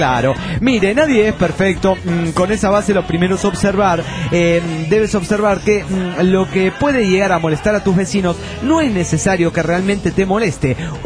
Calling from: Cochabamba, Bolivia; de Cochabamba, Bolivia.

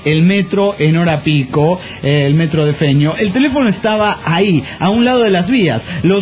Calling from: Montreal, Quebec, Canada; desde Montreal, Canadian.

